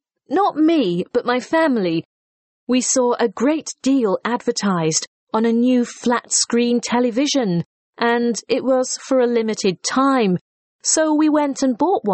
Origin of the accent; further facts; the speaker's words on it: Guangzhou, Guangdong, China; English is a second language; now in Shanghai, China; My hometown is Guangzhou, but now I live in Shanghai.